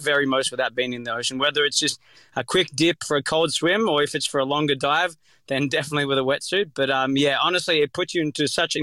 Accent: Sydney, New South Wales, Australia; I'm from Sydney, Northern Beaches, so I'm used to just jumping in the water in my shorts up there.

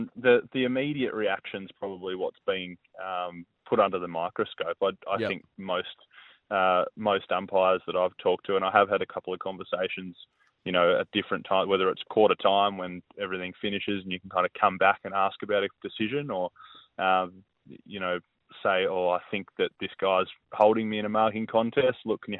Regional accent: Devonport, Tasmania, Australia; When I went to my first footy club, was Devonport Footy Club, my hometown.

